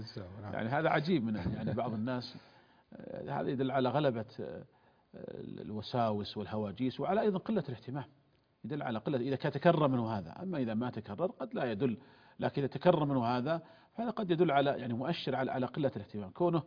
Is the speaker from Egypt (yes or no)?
no; Saudi Arabia; عندنا في المملكة العربية السعودية